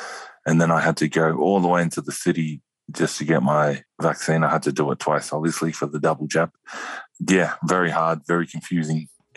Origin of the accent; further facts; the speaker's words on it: Redfern, New South Wales, Australia; I grew up in Redfern, massive Indigenous population.